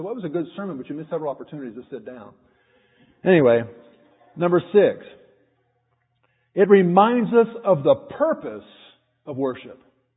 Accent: Washington, D.C., District of Columbia, United States; And anytime we go, I grew up in Washington, D.C. I love the place.

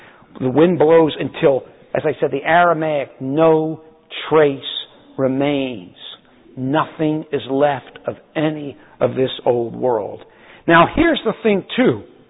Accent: Miami Beach, Florida, United States; I grew up on Miami Beach.

